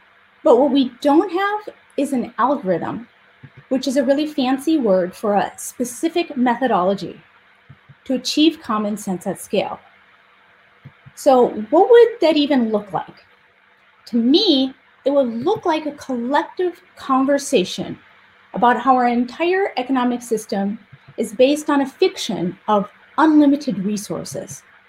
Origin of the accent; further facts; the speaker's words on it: France; English is a second language; and I'm from France